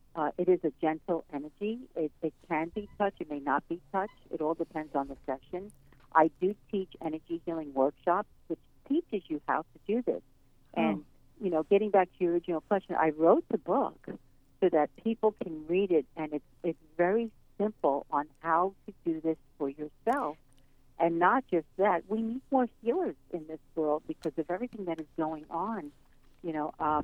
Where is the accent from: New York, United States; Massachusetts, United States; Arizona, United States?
New York, United States; Brooklyn; I was born in Coney Island in Brooklyn, mm-hmm. and my grandma was a healer. And I, growing up with my grandma up until the age of 18